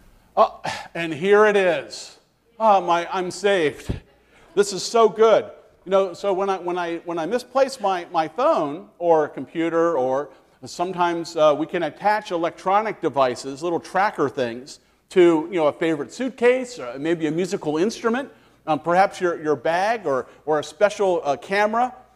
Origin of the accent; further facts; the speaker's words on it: Maryland, United States; I was raised in Maryland in D.C. area, and so go Redskins.